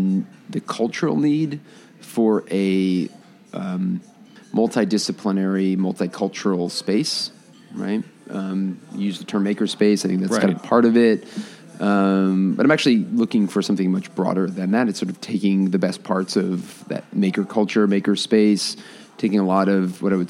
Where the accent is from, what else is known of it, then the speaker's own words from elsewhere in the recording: East Coast, United States; So I grew up on the East Coast.